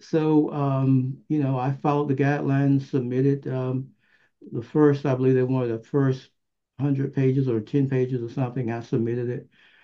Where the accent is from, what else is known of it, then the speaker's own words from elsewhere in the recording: Macon, Georgia, United States; moved away; I've always had this love and passion for my hometown. I didn't really want to leave town, but I just couldn't make any money. And so I left, went back to school, and but Macon never left my heart.